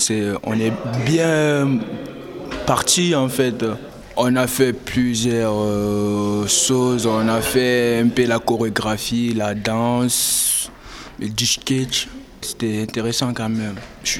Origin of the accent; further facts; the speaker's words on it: Guinea; Je viens de Guinée.